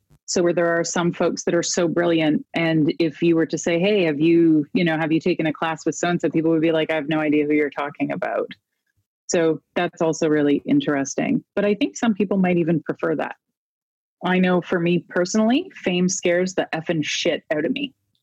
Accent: Canada; And I was like, "Oh no, I'm Canadian." And they were like, "Yeah, American." And I was like, "Oh no, I'm Canadian."

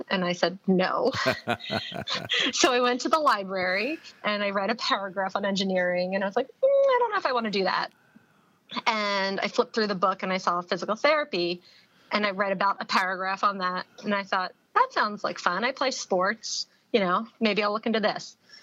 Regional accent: East Coast, United States; moved away as an adult; now in San Diego, United States; I'm from the East Coast. I might end up never leaving here. And I was 25 and I decided, let's try the West Coast. So I moved to San Diego

